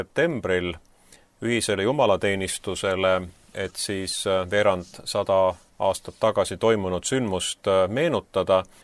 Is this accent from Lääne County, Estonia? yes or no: no; Saare County, Estonia; Mina olen saatejuhi rollis Saaremalt